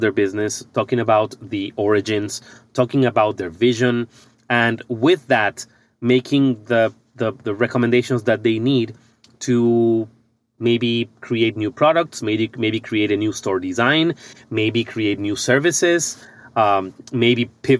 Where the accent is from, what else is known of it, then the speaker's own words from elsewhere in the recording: Ecuador; moved away as an adult; now in United States; when I came to the U.S. in 2016, I'm originally from Ecuador.